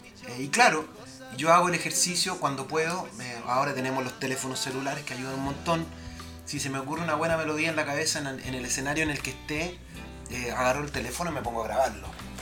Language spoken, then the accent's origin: Spanish; Chile; yo trato de cantar como chileno, como latino en mi reggae.